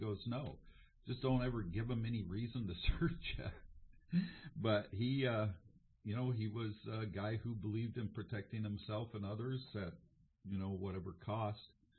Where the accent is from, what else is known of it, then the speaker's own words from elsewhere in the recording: Oregon, United States; I was born in Oregon, so, you know, I've been here most of my whole life